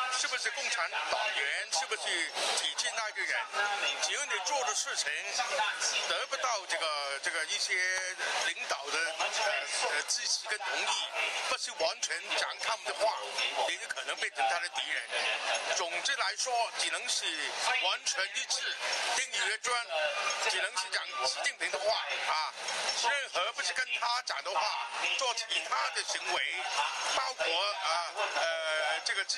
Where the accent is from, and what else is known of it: Hong Kong